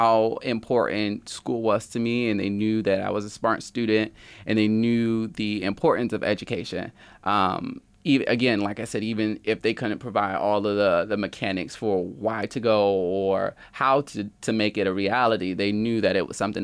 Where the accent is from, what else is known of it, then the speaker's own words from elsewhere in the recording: Rochester, New York, United States; So I'm from Rochester, born and raised. I come from both my mother and my father, who are from Rochester as well, and I have an older sister.